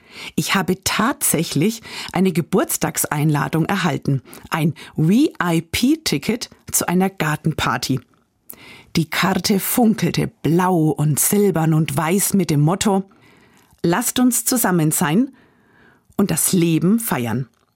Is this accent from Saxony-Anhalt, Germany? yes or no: no; Bavaria, Germany; Das Blues- und Jazz-Festival in meiner Heimatstadt, Kirchwein an jedem Wochenende in unseren fränkischen Dörfern